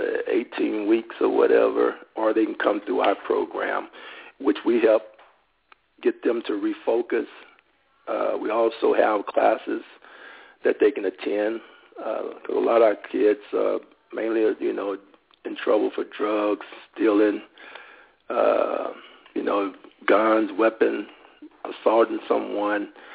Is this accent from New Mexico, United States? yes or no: no; Waco, Texas, United States; And I grew up in Waco, you know, okay. Born and raised.